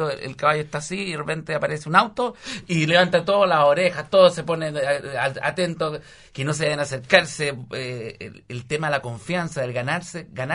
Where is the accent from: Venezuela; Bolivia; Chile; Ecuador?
Chile; nosotros definamos que somos chilenos